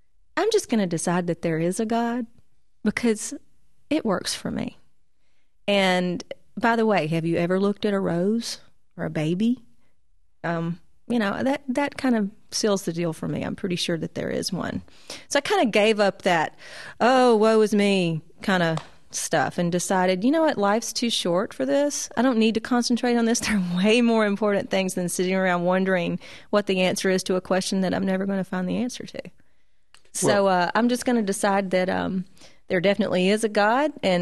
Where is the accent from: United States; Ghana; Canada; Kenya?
United States; Alabama; I was raised in South Alabama. So I wasn't in church every time the door was open, but I was there probably once a month